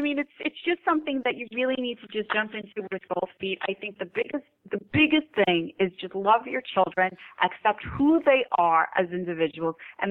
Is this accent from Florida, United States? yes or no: no; Brooklyn, New York, United States; I was raised in Brooklyn, New York. I am a loud person.